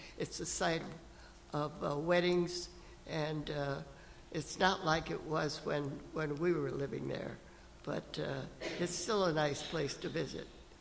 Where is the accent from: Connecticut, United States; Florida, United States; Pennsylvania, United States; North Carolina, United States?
Florida, United States; West Palm Beach; born there; so I was born near Palm Beach. In fact, I was born in a maternity hospital in West Palm Beach.